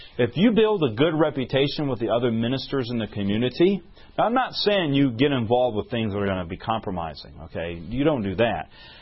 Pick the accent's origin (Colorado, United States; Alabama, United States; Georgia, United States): Alabama, United States; accent: Alabama; I am from Alabama, but I wasn't born there. When I get rushed at times, my accent starts coming out